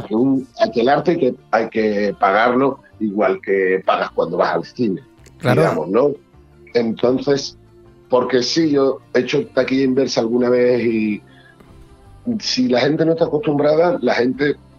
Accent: Cádiz, Andalusia, Spain; yo soy de Cádiz, nací en Cádiz, yo orgulloso

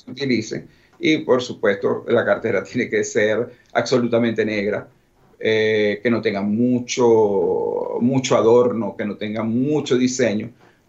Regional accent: Italy; soy más italiano que español, aunque tengo mi sangre española también por parte de la familia de mi mamá

